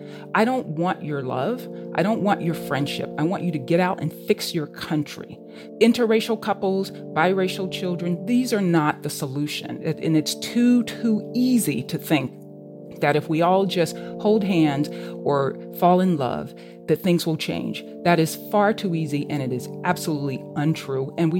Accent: Memphis, Tennessee, United States; I'm from the South. I grew up in the Memphis.

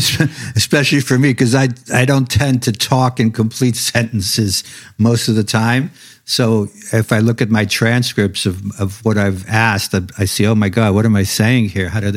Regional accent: Brooklyn, New York, United States; And I was a kid growing up in Brooklyn and really had no access directly to any of that.

